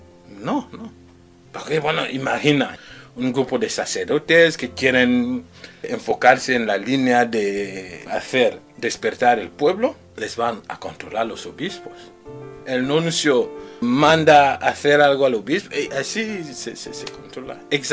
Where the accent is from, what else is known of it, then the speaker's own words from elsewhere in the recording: Cameroon; porque yo vengo de Camerún. Veo cómo la gente vive